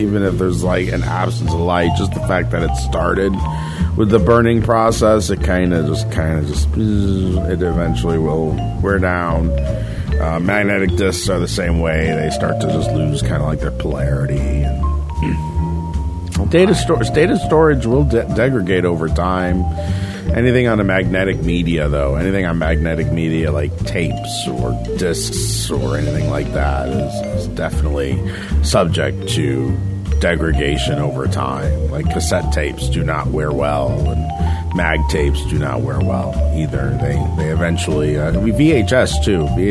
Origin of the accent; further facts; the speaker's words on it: Minnesota, United States; I'm from Minnesota. I got a cold.